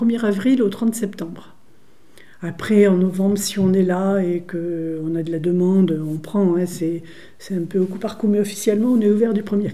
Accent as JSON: {"language": "French", "town": "Nevers", "region": "Bourgogne-Franche-Comté", "country": "France", "said": "Alors moi, je suis originaire de Nevers"}